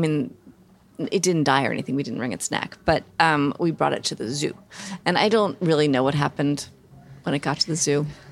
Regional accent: Manhattan, New York, United States; I grew up in Manhattan in an apartment, and we had a rabbit, a turtle, and a chicken.

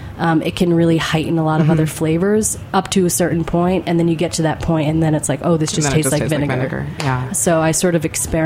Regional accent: New Hampshire, United States; Well, I grew up in New Hampshire. I went to college in Washington, D.C.

